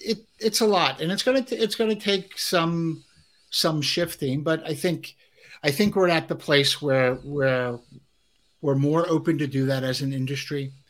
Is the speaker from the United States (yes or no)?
no; Ireland; I travel to places that as an Irishman, I probably wouldn't be let into